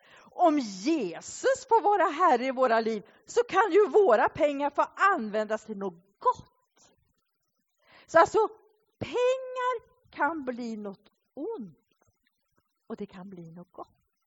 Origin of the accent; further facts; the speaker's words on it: Sweden; born there; Det är ju ingen självklarhet att vi föddes i Sverige och att vi har det så bra.